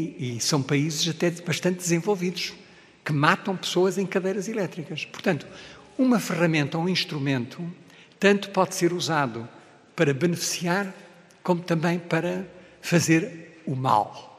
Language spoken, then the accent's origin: Portuguese; Mozambique; born there; Eu nasci em Moçambique